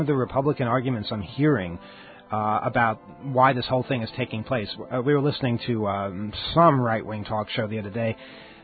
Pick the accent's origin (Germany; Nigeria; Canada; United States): United States; It's my right as an American.